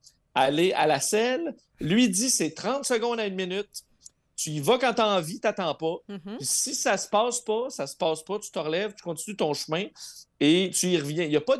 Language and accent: French; Montreal, Quebec, Canada; on dirait que ça ne s'implante pas chez nous à Montréal non plus